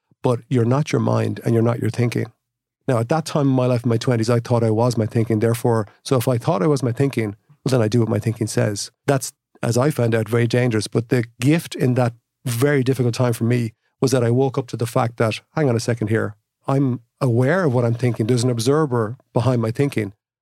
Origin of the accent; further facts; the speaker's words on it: Kilkenny, Leinster, Ireland; now in Ashford, Ireland; You know, I grew up in Kilkenny. I'm Irish. I've traveled around some of the world and then I'm living in Ashford in County Wicklow.